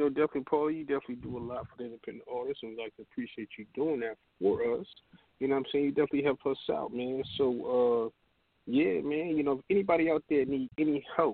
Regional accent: Seattle, Washington, United States; now in New York, United States; I'm in New York right now. I'm from Seattle, but I'm from here too.

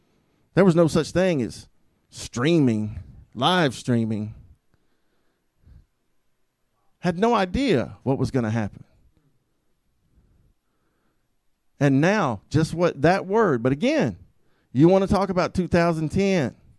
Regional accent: Opelika, Alabama, United States; Go start a church in Opelika, Auburn, our home, my hometown. Go home and start a church.

